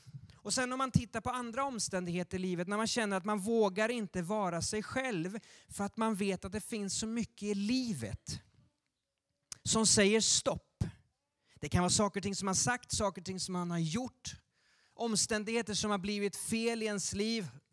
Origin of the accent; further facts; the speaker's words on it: Leksand, Dalarna County, Sweden; Och jag växte upp med hockey i Leksand.